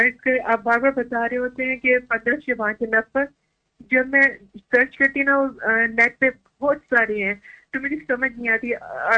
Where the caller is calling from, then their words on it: United States; میں امریکہ سے بات کر رہی ہوں.